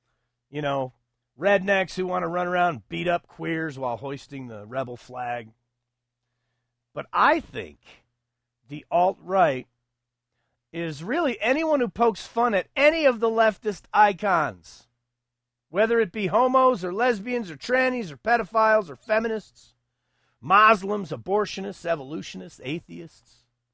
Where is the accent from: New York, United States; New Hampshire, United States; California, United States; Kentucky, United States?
New York, United States; Buffalo; I got beat up and made fun of and laughed at because I was from Buffalo